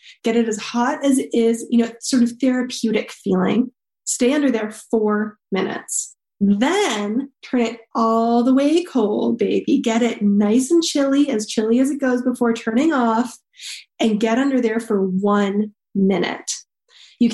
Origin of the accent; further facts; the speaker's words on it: Germany; I learned this growing up in Germany and again in a recent hydrotherapy class I was taking.